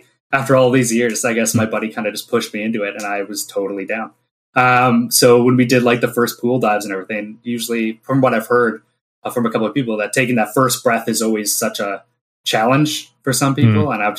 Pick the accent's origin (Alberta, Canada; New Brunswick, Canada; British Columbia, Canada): British Columbia, Canada; New Westminster; Oh, BC. Actually, just outside of Vancouver. So, New Westminster is where I call home.